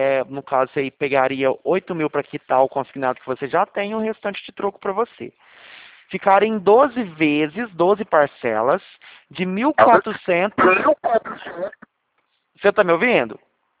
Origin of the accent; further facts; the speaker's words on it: Franca, São Paulo, Brazil; Eu sou daqui de Franca, na realidade, né?